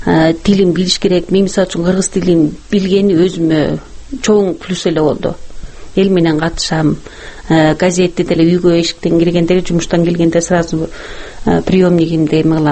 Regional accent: At-Bashy, Naryn Region, Kyrgyzstan; born there; Мен тууган жерим Атбашы. Элдер сурайт, кай жерден төрөлдүңүз эле дегенде, мен постоянно айтам, мен туулган жерим Атбашы

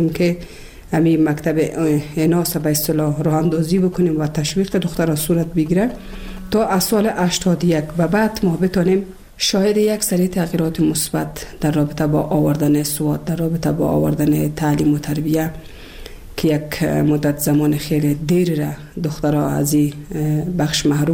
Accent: Kabul, Afghanistan; also born or lived in Bamiyan; از ولسوالی شیبر ولایت بامیان هستم. در سال 1356 در یک خانواده روشن فکر من در ولایت کابل به دنیا آمدم و تحصیلات خود من در کابل و پایان رساندم تا صنف 12

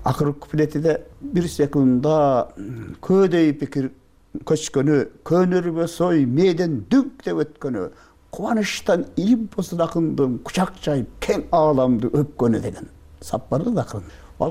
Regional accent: Leilek, Batken Region, Kyrgyzstan; Ай сен деди Баткендин баласысың, Лейлектин баласысың деди. Мен Лейлектем.

